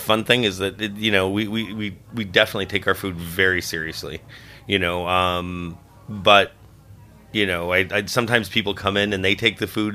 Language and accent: English; Florida, United States; South Florida.